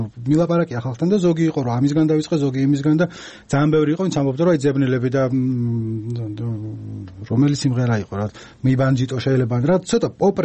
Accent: Tbilisi, Georgia; მე თორ ბაღდადთან თბილისელი ვარ, მაგრამ ეგი ფესვები იქ ამაქვს.

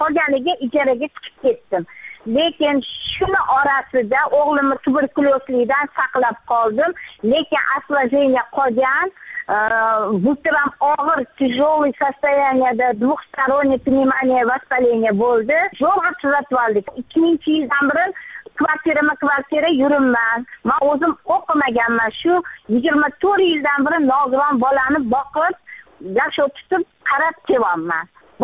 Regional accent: Tashkent, Uzbekistan; born there; Toshkent shahrida tug'ilganman. Oldin Akmalikromov tumanida yashaganman. 11-chi mavzi 61-chi uy 47-chi xonadonda.

